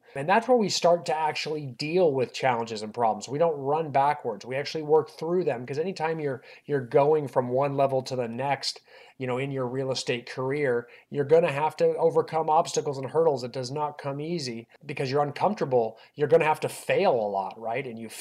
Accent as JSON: {"language": "English", "region": "California", "country": "United States", "said": "I mean, I'm from California, and this might be a California example, but you'll get the gist."}